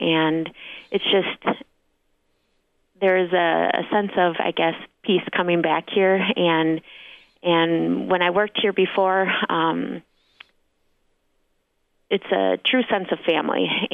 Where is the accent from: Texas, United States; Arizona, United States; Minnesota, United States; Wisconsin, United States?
Wisconsin, United States; Appleton; Well, I grew up in Appleton, Wisconsin, and following that, went to college in Eau Claire